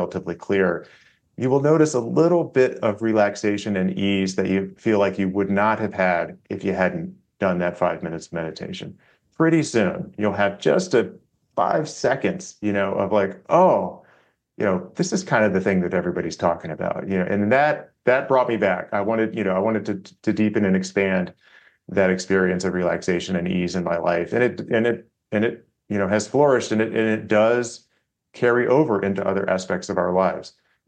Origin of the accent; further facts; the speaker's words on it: Virginia, United States; some book events in Colorado and my home state of Virginia coming up